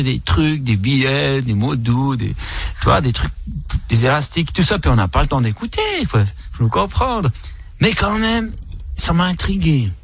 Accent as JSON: {"language": "French", "region": "German-speaking Switzerland", "country": "Switzerland", "tie": "born there", "said": "Ma maman est espagnole, et puis tout ça. Et puis, je suis né en Suisse allemande."}